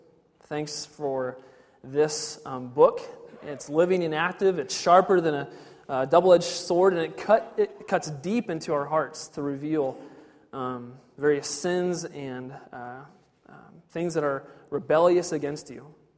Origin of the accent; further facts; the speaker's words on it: Ashland, Ohio, United States; So grew up in Ashland, Ohio. Grew up on a farm there. We raised beef cattle. I showed hogs and steers at the county fair.